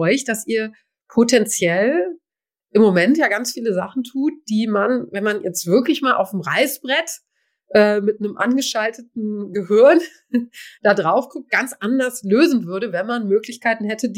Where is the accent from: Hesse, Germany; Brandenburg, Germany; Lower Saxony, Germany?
Lower Saxony, Germany; Göttingen; ich komme aus Göttingen